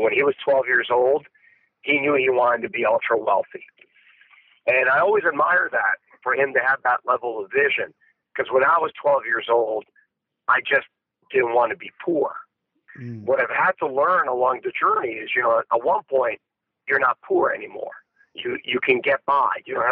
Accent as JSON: {"language": "English", "country": "Canada", "tie": "born or raised there", "said": "I grew up in Canada."}